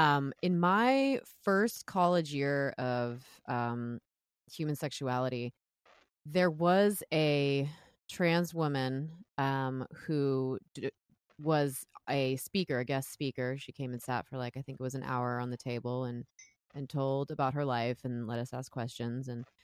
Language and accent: English; California, United States; I have more interaction with Marines because I grew up near Camp Pendleton in Southern California.